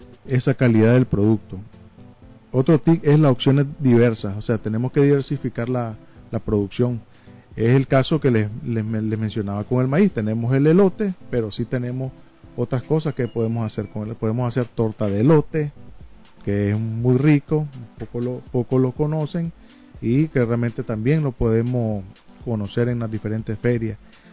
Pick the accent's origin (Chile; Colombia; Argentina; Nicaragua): Nicaragua; esa calidad y ese carisma que nos caracteriza como nicaragüense